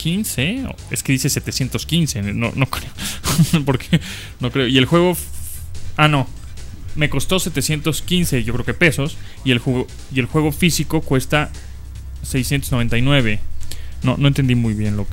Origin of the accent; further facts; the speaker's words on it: San Miguel de Allende, Guanajuato, Mexico; soy de San Miguel de Allende y solo quería saludarlos